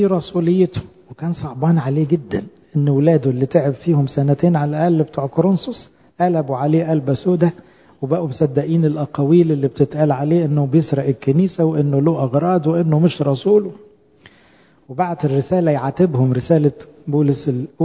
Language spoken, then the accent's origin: Arabic; Egypt; احنا في مجتمعاتنا الشرقية بالذات كمصريين وأقباط، اتربينا كلنا في بيوت ناقضة نقد لازع